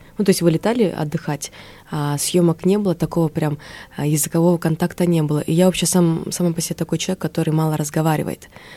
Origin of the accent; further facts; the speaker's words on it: Jalal-Abad Region, Kyrgyzstan; accent: Kyrgyz; moved away as an adult; now in Saint Petersburg, Russia; То есть южные. И как бы я большее время... говорила на кыргызском языке, у меня даже был акцент. И после турецкого лицея я училась в Джалабаде, а после него еще плюс турецкий и плюс еще узбекский смешался